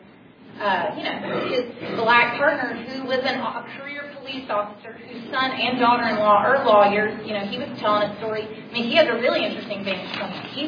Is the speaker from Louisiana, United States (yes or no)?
yes; Louisiana, United States; I grew up in North Louisiana, who was way behind the times on the civil rights movement.